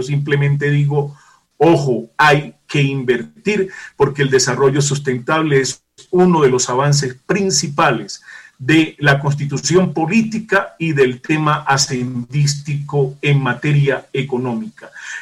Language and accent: Spanish; Barranquilla, Atlántico, Colombia; Yo me alegro muchísimo por Barranquilla, que entre otras cosas es mi tierra natal, a la cual quiero mucho